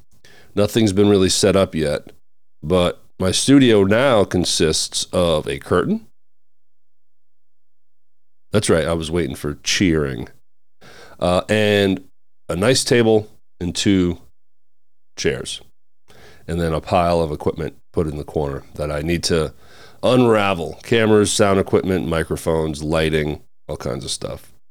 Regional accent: Maine, United States; I'm from Maine and took a trip home to spend some time with family because of a burial.

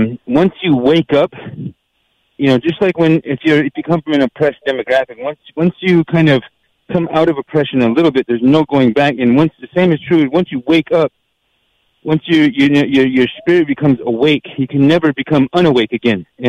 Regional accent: North Dakota, United States; now in Pine Ridge, United States; I grew up on Standing Rock

